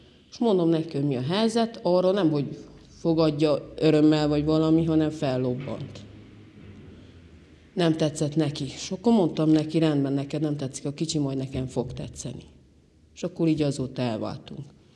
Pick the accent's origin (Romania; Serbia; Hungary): Romania; Domokos, Maramureș; abban a faluban, ahol nevelkedtem, Domokoson, voltak barátaink